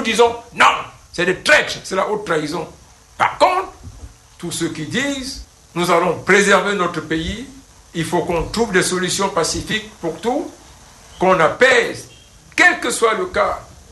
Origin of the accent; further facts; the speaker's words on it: Cameroon; Vous n'allez pas dire, je suis Camerounais, mais moins que ceci.